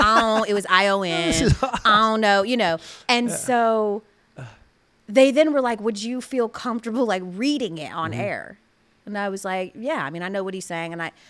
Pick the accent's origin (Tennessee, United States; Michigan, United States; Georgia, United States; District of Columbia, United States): Georgia, United States; Atlanta; but I'm from Atlanta. He's from Atlanta.